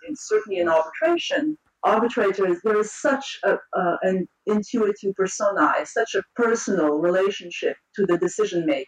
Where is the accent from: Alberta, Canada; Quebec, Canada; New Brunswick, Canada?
Quebec, Canada; Montreal; moved away as an adult; now in London, United Kingdom; I am a Canadian by birth and I come from Montreal. But I have spent the past too many years practicing in London in arbitration.